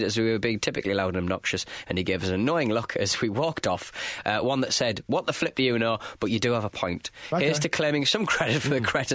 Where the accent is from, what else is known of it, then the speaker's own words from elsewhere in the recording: Botswana; You guys made my day mentioning Township Rollers, my hometown club and most successful team in Botswana. From Botswana, so you may be.